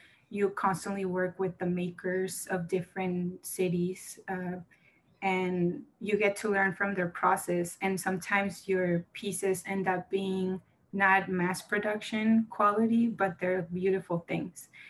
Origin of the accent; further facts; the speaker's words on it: Mexico; moved away as an adult; also born or lived in Arizona, United States; now in United States; So I grew up in Mexico, moved to the United States at the age of 18, with the goal of going to college in the United States. So I was born in Arizona.